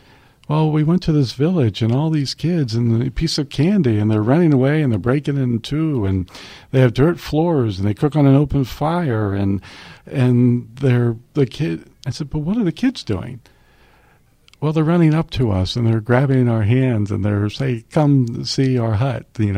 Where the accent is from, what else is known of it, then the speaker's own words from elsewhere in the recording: United States; I'm from the United States. I'm from the first world.